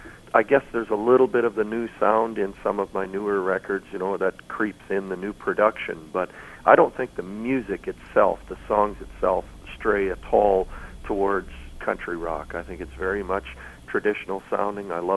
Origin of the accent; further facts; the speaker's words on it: Canada; being a Canadian boy, it's a little disappointing that you spend quite that much time down in the States